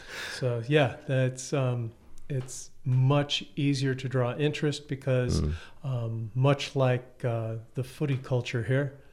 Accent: Midwest, United States; born or raised there; also born or lived in California

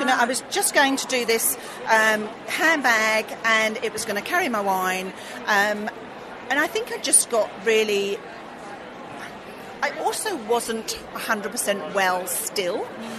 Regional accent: Gisborne, Victoria, Australia; I'm from Gisborne, Victoria. So I'm regional Victoria.

